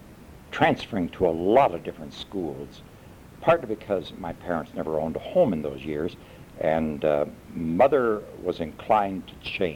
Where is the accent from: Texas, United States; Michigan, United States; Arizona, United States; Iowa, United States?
Iowa, United States; Sioux City; I was born in Sioux City, Iowa on February 14, 1923. I grew up in a home where both parents were at best 8th grade graduates.